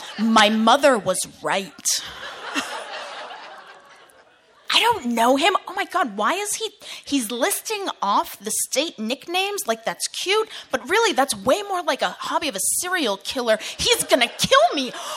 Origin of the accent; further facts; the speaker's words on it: Gloucester, Massachusetts, United States; I grew up in Massachusetts. I grew up in Gloucester, Massachusetts, which is right on the Atlantic Ocean. It's 30 minutes north of Boston.